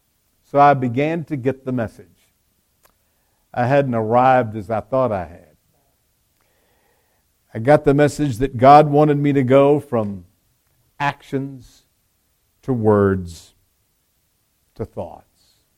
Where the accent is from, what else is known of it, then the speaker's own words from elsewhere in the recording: Pensacola, Florida, United States; I grew up in Pensacola, Florida, a Navy town, and I could cuss like a sailor.